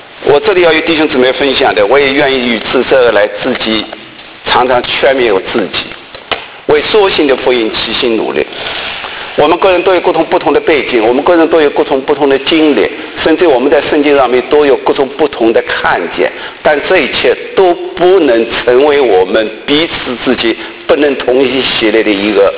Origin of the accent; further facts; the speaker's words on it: China; 我们中国人在政治上面的那些介入的思想太多了